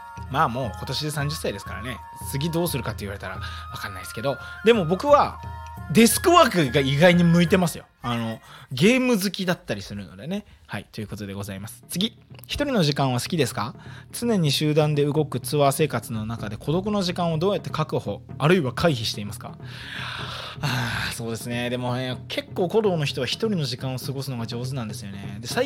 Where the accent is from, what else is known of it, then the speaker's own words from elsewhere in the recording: Kanagawa, Japan; moved away as an adult; now in Sado, Japan; あと僕は神奈川出身で、高校生になってこちらに来て、違う、高校卒業してこちらに来て